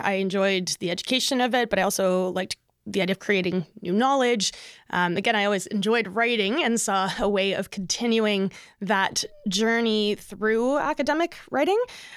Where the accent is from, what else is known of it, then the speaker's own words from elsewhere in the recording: Mississauga, Ontario, Canada; so I grew up in Mississauga, just out of Toronto. I'm an only child.